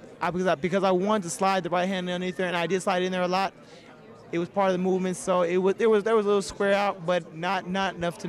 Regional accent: Sacramento, California, United States; And no matter where I fight, I still represent my home. You know, I'm still from Sac.

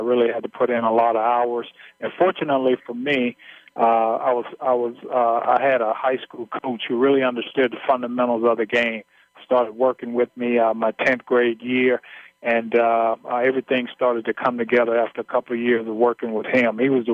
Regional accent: Mississippi, United States; When I was growing up in Mississippi, my high school coach, to get me in the habit of always shooting a jump shot with a high arc

